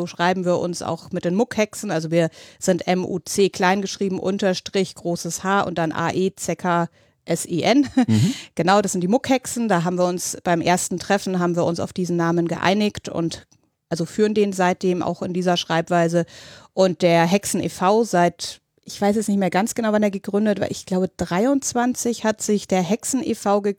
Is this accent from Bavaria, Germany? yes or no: yes; Munich, Bavaria, Germany; Genau, ich bin aus München.